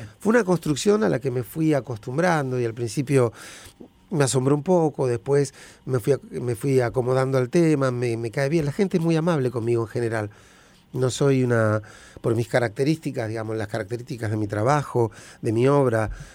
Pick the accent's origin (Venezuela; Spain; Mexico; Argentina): Argentina; La Matanza, Buenos Aires Province; born there; Nací en La Matanza. La Matanza es un distrito enorme, es casi una provincia en sí misma, La Matanza.